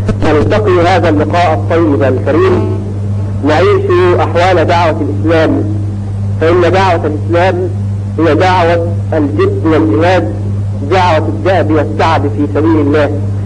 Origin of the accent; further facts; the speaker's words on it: Egypt; وكذلك في بلادنا مصر